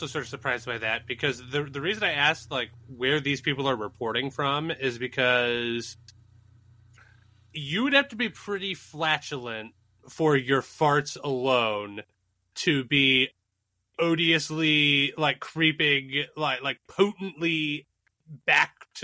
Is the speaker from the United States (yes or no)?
yes; the South, United States; accent: southern; can definitely do a southern accent because I'm originally from the South.